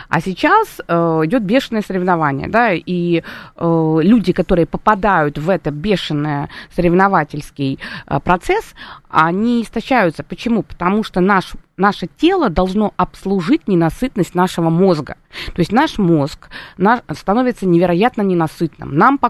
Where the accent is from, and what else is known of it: Moscow, Russia; born there